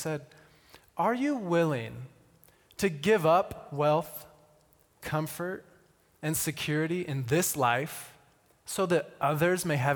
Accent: Xi'an, Shaanxi, China; I had the privilege of being with Russ and Lana in my hometown, inviting them into my little apartment in Xi'an.

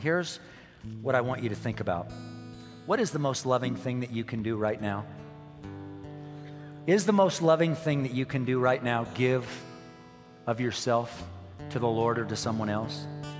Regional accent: California, United States; I grew up in Southern California and real fruit in California tastes good. When I came to Colorado, I was disappointed

